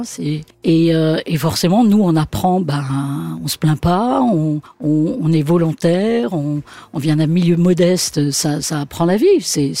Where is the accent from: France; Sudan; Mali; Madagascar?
France; Stiring-Wendel, Grand Est; also born or lived in Forbach; C'était à Forbach, enfin à Styrin-Vendel. Je suis né à Forbach. Ouais. J'ai grandi à Styrin-Vendel.